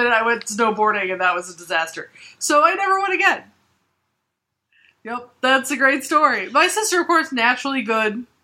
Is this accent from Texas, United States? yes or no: no; Colorado, United States; I grew up in Colorado.